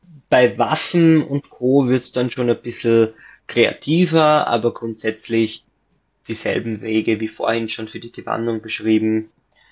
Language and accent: German; Austria; also es gibt kleinere Händler, aber tatsächlich auch bei uns in Österreich